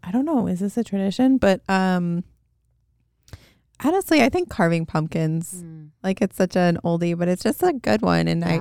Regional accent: Chicago, Illinois, United States; I'm like, I'm sorry, I'm from Chicago.

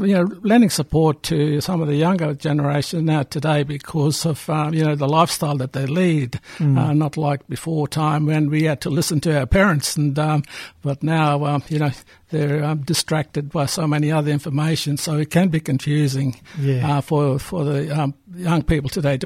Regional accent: Thursday Island, Queensland, Australia; I'm from Thursday Island. My mob is from the Kararuk people of Inner Islands, Torres Strait, and that's my mother's side.

